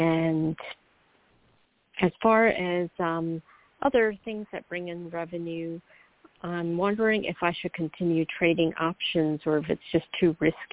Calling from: New York, United States; calling from New York.

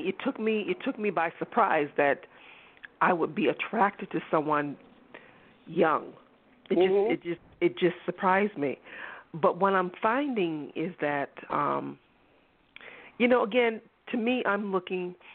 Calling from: Massachusetts, United States; I'm calling from Massachusetts.

